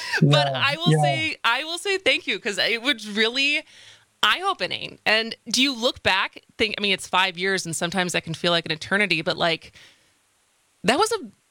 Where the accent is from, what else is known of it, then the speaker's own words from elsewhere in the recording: Wisconsin, United States; moved away; what had happened to my home state. Because at that point, I hadn't lived in Wisconsin since 2003